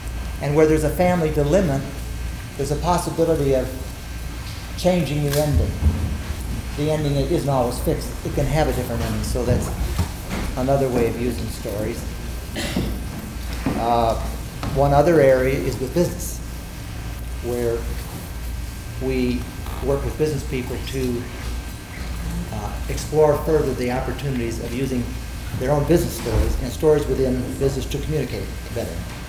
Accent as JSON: {"language": "English", "town": "Chicago", "region": "Illinois", "country": "United States", "tie": "born or raised there", "said": "Growing up in Chicago and spending time in New York and Washington, somehow I never was exposed to that."}